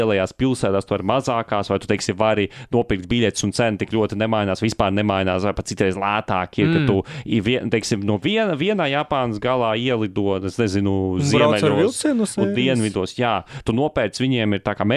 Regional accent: Estonia; mēs esam šeit no Igaunijas, no, kas tas pats kā Baltija

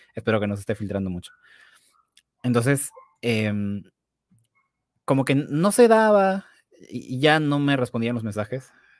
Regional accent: Lima, Peru; No, soy de Lima, Perú.

